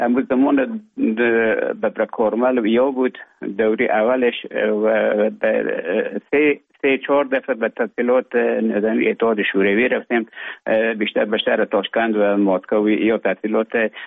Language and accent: Persian; Afghanistan; moved away as an adult; also born or lived in Russia; now in Finland; افغانستان طالبان آمدن به اوج گذاره ما کمک مشکل بود و آمدم به طرف های روسیه و از روسیه آمدم به ایج بفنلا.